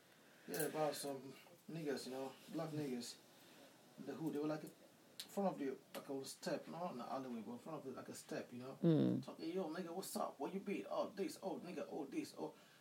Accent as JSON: {"language": "English", "country": "Nigeria", "said": "I said, I'm Nigerian. Nigeria was declared Ebola-free about 8 months ago."}